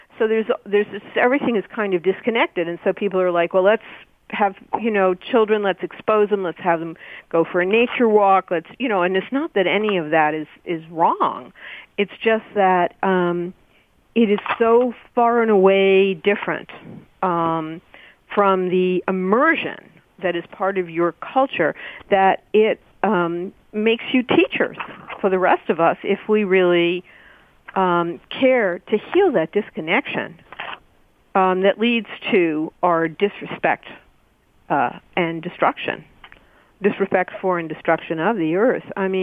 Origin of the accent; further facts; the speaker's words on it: New York City, New York, United States; and I'm from the New York City area